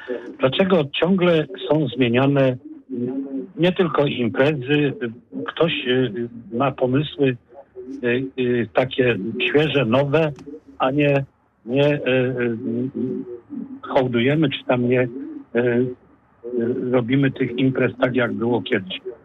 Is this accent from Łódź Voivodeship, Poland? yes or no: no; Poznań, Greater Poland Voivodeship, Poland; tak samo my poznaniacy, czy z okolicy, z województwa wielkopolskiego, znamy te imprezy